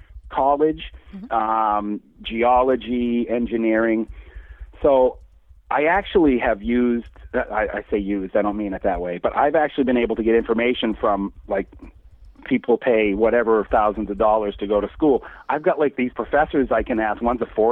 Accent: Maine, United States; the actual, the primary campus of the University of Maine is located here in my hometown.

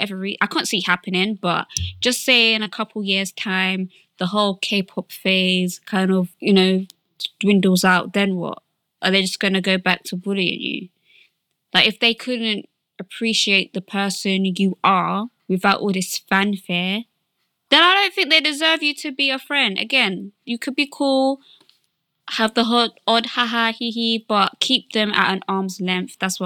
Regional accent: United States; I am Korean American, and throughout middle school and some of high school, I was really badly and brutally bullied for being Asian.

